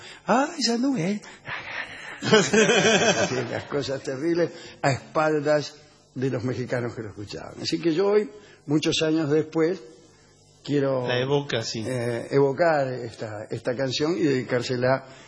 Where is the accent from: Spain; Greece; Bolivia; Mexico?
Greece; Los griegos, yo soy griego.